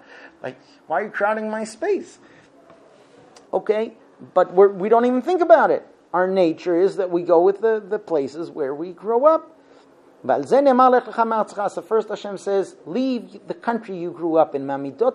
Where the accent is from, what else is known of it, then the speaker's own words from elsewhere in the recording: United States; I'm this American where time is money.